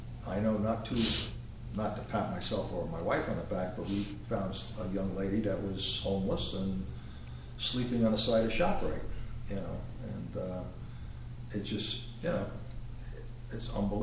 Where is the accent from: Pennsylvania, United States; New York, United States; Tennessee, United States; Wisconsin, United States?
New York, United States; New York City; Well, I grew up in Brooklyn, the only hunt there was not the guy you're talking about.